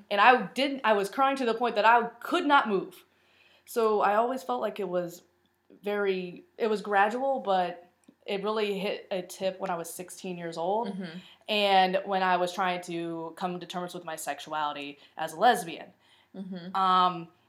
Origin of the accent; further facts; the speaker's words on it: Fredericksburg, Virginia, United States; I'm 27 years old. I grew up in Fredericksburg, Virginia.